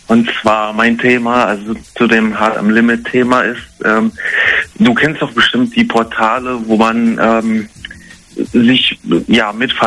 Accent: Trier, Rhineland-Palatinate, Germany; now in Duisburg, Germany; Und zwar, ich bin ja damals aus meiner Heimatstadt Trier weggezogen nach Duisburg und da habe ich eine Zeit lang gewohnt

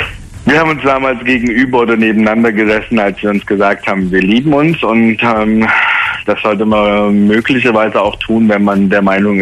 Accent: Leipzig, Saxony, Germany; now in Frankfurt, Germany; Also ich bin 37, komme eigentlich aus Leipzig und lebe momentan in Frankfurt seit 10 Jahren.

